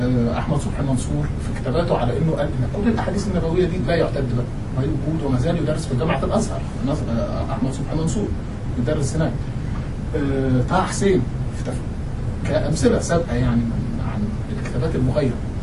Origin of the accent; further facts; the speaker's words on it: Egypt; أحيانا كده باعتباري مصري بحاول أفهم المجتمع المصري